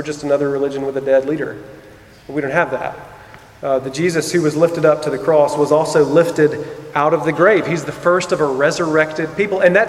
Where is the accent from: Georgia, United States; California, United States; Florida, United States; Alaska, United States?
Georgia, United States; And I'm from Rabun County. We had cows.